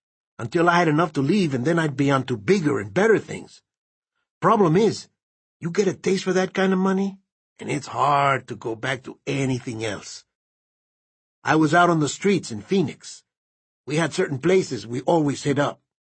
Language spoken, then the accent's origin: English; Nicaragua; English is a second language; moved away as an adult; I came from Nicaragua, baby. A land of lakes and volcanoes. Been here 8 years, almost to the day. Back in Nicaragua, I was studying to be in the priesthood.